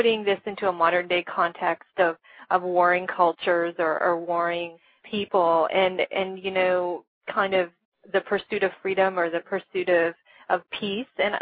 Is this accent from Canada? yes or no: yes; Canada; I'm actually Canadian, so I'm a big fan of hockey